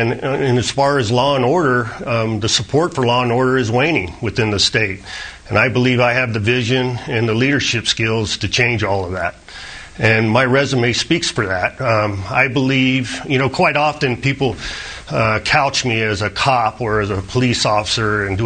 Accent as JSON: {"language": "English", "town": "Las Vegas", "region": "Nevada", "country": "United States", "tie": "born or raised there", "also_born_or_lived": "Misawa, Japan / Europe", "said": "I was born in Misawa, Japan, and we bounced around Europe in my early formative years and then ended up at Nellis Air Force Base here in Las Vegas. Attended the local Rancho High School here"}